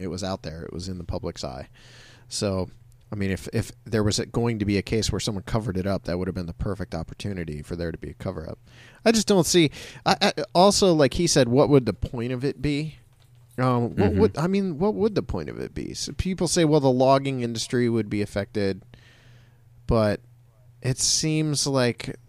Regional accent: Montana, United States; And finally, I grew up in Montana, and I've hunted and fished my whole life

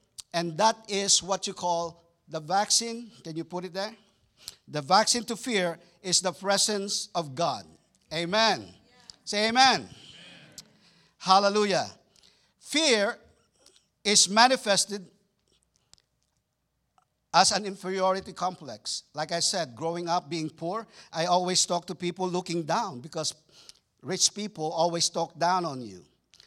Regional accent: Texas, United States; I'm from Texas wearing cowboy boots, and this is how we do in Texas.

